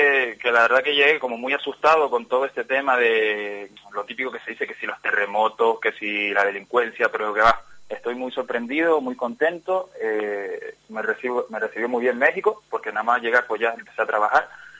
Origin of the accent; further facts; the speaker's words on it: Canary Islands, Spain; accent: Canarian; el perfil canario pues está funcionando muy bien en Latinoamérica. Ya sabes, como tenemos el acentito este más caribeño, pues aquí funcionamos muy bien.